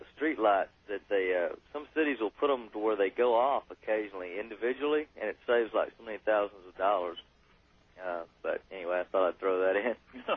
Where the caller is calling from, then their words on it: Austin, Texas, United States; I'm calling from Austin, Texas on KJFK 98.9 FM.